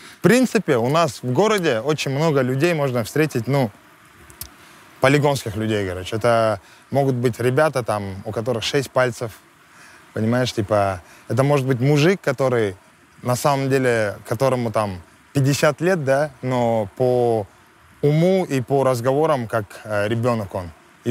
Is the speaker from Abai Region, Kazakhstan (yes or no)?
yes; Abai Region, Kazakhstan; Да, я родом из Хаскаблака. Это 100 километров примерно от города Семипалатинск. Ну, сейчас это ныне семей город.